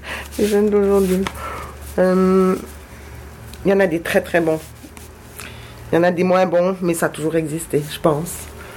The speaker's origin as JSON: {"language": "French", "region": "Fribourg", "country": "Switzerland", "said": "Je viens de la Gruyère, donc, qu'est-ce qu'on mange ?"}